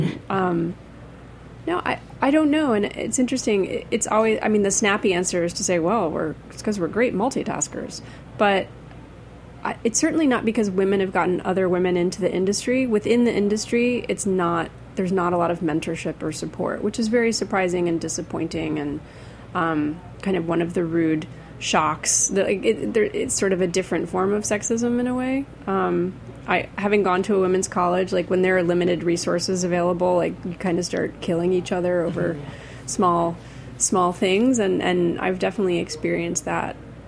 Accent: United States; They're very discreet, which is sort of the hardest thing for me as an American to learn about

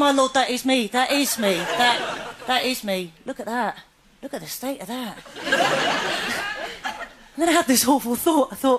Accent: United Kingdom; I'm so British at times, I've noticed. I don't even use my car horn in this country anymore in case it's interpreted too aggressively.

